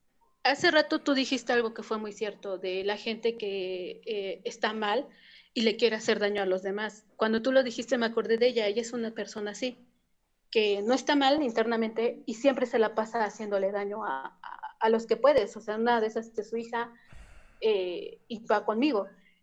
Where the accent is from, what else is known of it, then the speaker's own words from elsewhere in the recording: Mexico; Yo soy de México